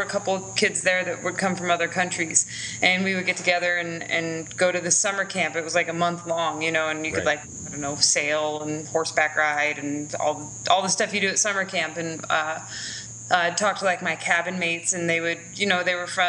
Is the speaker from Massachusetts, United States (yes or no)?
no; Eagle River, Alaska, United States; I lived in Eagle River most of my childhood. And then I moved to Anchorage whe